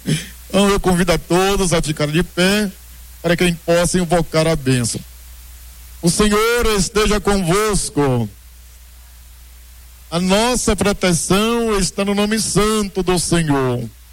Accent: Brazil; O sentimento patriótico não deve sair de nós, nós somos brasileiros.

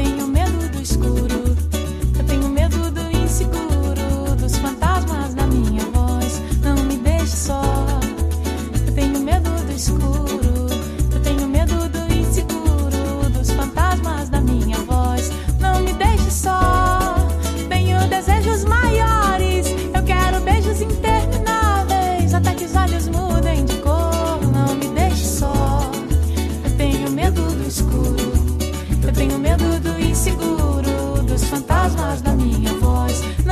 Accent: São Paulo, Brazil; Eu sou de São Paulo.

